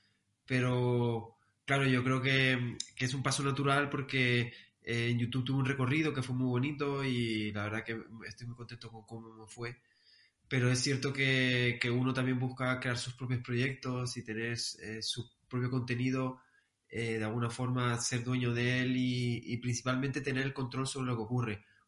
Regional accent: Las Palmas, Canary Islands, Spain; un amigo de Las Palmas, que de allí, de mi tierra

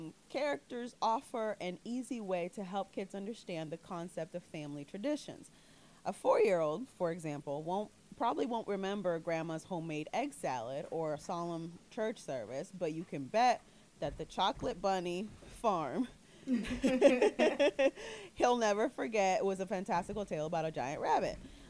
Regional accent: Puerto Rico; Me, for example, I grew up in Puerto Rico

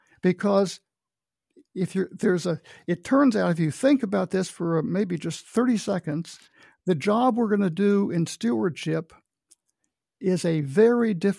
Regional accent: Kentucky, United States; born there; and I was born in Kentucky, which was probably counted as the United States at the time.

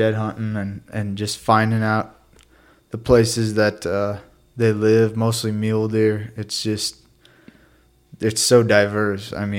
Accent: Iowa, United States; now in Montana, United States; I'm from North Central Iowa. I've been living in Montana for going on 5 years now

